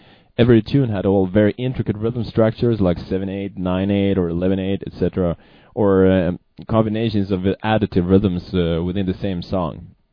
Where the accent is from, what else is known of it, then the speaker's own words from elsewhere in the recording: Surahammar, Västmanland, Sweden; English is a second language; In my hometown, Surahammar, that they have taken that away for a couple of years ago, and actually all over Sweden, and this is not good at all.